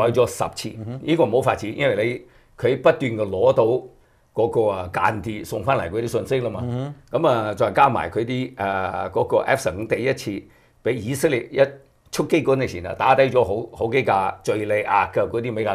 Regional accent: China; 我哋中國人

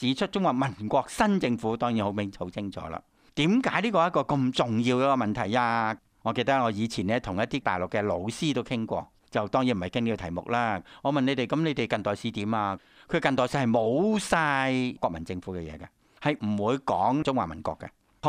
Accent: Hong Kong; 我哋香港人都知噶啦

